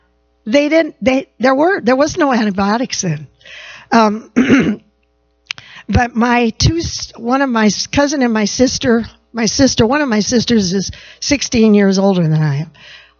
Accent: Dodge, Nebraska, United States; And so I come from Dodge, Nebraska, a little town of 600 some

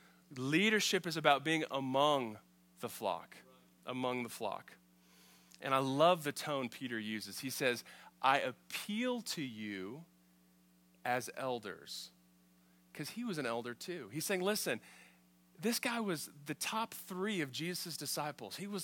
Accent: New Zealand; I grew up in New Zealand. So when I was 8 years old, my family moved to New Zealand, which is down by Australia. It's on the other side of the Pacific.

